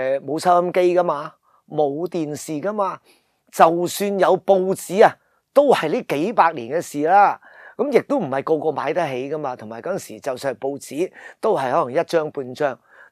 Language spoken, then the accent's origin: Cantonese; Hong Kong; 因为有时我哋香港人啊，我自己都系啊